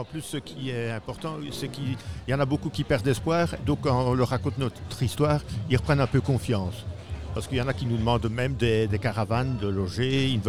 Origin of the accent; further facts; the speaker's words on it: Liège, Wallonia, Belgium; Je viens de Liège, donc c'est une ville où il y a beaucoup de SDF, beaucoup de familles maintenant avec des enfants qui n'arrivent plus à se loger.